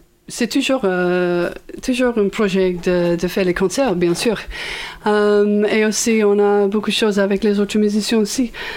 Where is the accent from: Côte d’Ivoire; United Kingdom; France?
United Kingdom; England; French is a second language; Cette chanson, j'ai pensé que parce que nous sommes anglais